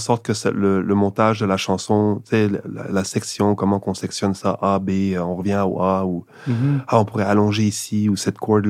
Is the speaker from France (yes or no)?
no; Switzerland; peut-être que c'est mon enfance en Suisse, puis d'avoir grandi autour des vaches